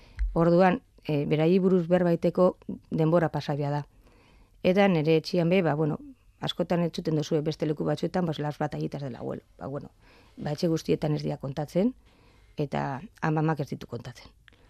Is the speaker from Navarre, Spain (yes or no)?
no; Eibar, Basque Country, Spain; nire herria be Eibar, ba bombardak eta jasan zuen ta ba herri txiki hori